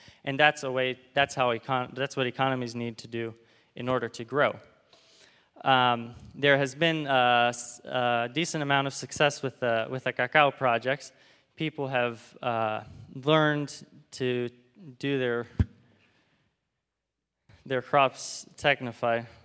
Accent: Panama; I grew up in Panama. My parents were self-supporting missionaries

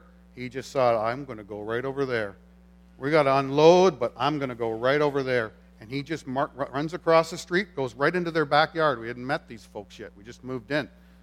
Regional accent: Ontario, Canada; We're from Ontario. And actually, we're here to plant a church.

